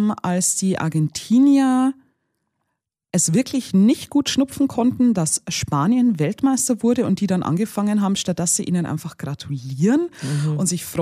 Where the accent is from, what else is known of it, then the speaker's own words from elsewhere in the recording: Germany; now in Austria; hey, ich bin Deutsche, lebe aber in Österreich